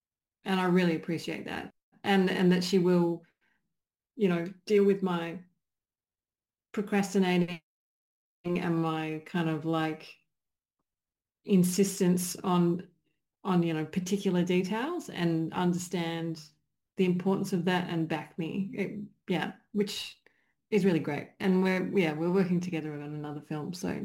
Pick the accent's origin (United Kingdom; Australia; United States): Australia; Western Australia; whilst I am West Australian, I don't particularly think of it as a West Australian story.